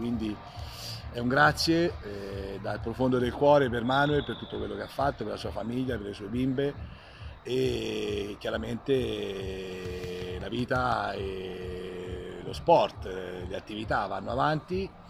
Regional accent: Chiusi, Tuscany, Italy; Siena e il territorio senese, inclusa la provincia dove noi veniamo da Chiusi

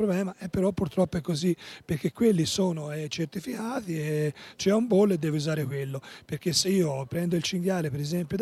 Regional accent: Siena, Tuscany, Italy; mi fa un po' male, come toscano, come senese

